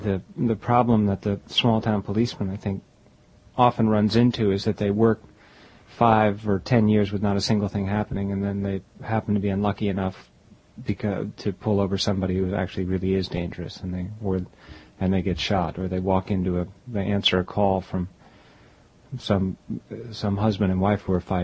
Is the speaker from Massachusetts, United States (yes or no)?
no; New York City, New York, United States; Well, no, I grew up in around New York City, mm-hmm. but my parents had the summer house.